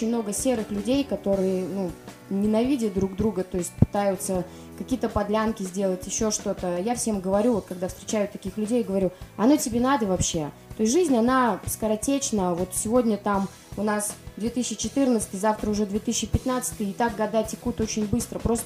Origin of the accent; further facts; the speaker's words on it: Zlatoust, Chelyabinsk Oblast, Russia; да я из Златоуста, у нас там делают там то-то, то-то, у нас куча там заводов.